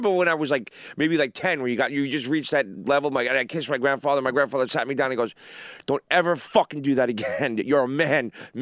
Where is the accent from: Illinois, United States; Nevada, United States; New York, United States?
New York, United States; Brooklyn; When I was a kid, you know, I grew up in Brooklyn and the kids were vicious.